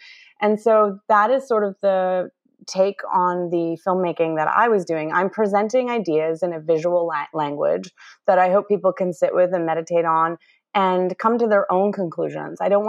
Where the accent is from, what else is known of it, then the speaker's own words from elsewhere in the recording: Ontario, Canada; I grew up with that mythology, knowing about Trickster, and I grew up in Northwestern Ontario